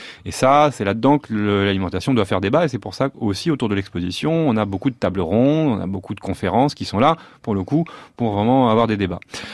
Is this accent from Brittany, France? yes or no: no; Paris, Île-de-France, France; j'ai pas grandi au Vietnam, j'ai grandi à Paris